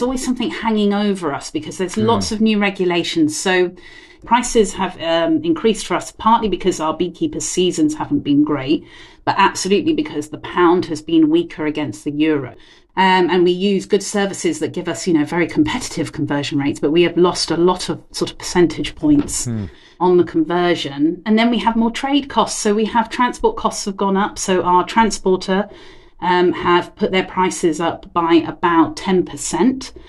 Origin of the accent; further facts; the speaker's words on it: England, United Kingdom; And I, as an English person, was just like, what do you mean cherry flower honey?